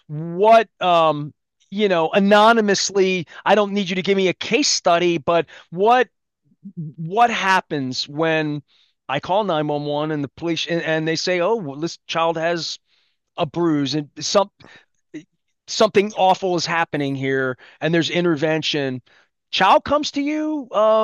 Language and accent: English; Dundalk, Maryland, United States; I'm from Dundalk. I lived in the community, and I call it Archie Bunker's Dundalk in the 70s.